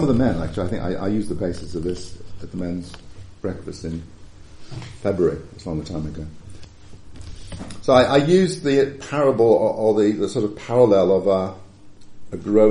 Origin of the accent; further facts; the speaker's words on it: Ealing, London, United Kingdom; born there; I was born in West Ealing, the West Middlesex Hospital, if I remember what my mother told me, in 1956.